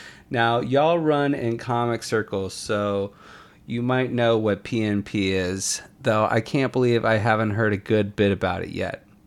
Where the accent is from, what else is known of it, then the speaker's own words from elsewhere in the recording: Warrenton, Virginia, United States; My hometown of Warrenton, Virginia is like one of the weirdest